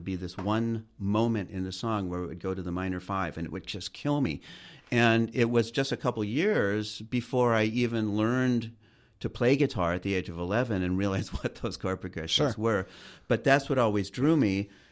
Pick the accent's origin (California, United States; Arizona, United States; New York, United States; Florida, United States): California, United States; Van Nuys; I grew up in the Valley, the San Fernando Valley, honored by … I grew up in a town called Van Nuys.